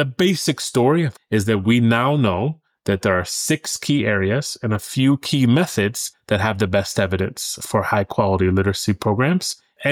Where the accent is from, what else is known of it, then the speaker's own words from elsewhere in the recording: Cleveland, Ohio, United States; I'm from Cleveland, Ohio, so my vocabulary is driven by my hometown.